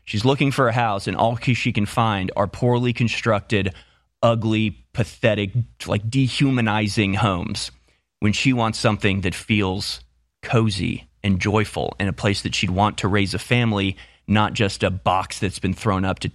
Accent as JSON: {"language": "English", "country": "United States", "said": "As many as I want and can afford, actually. I'm an American, thank you."}